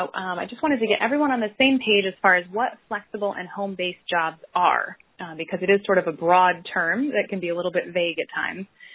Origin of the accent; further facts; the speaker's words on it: Northeastern United States, United States; now in Dallas, United States; I'm based in Dallas, Texas, but I'm originally from the Northeast